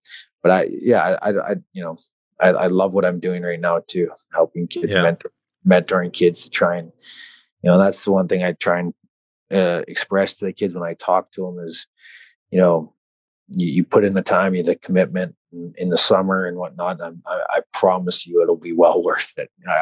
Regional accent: Kindersley, Saskatchewan, Canada; You know, like I'm from Kinnersey, Saskatchewan, you know, like

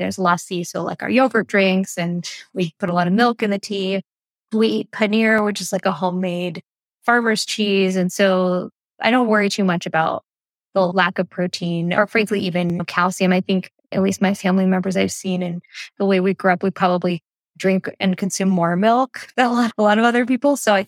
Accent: New Jersey, United States; born there; I was born in New Jersey to parents from India.

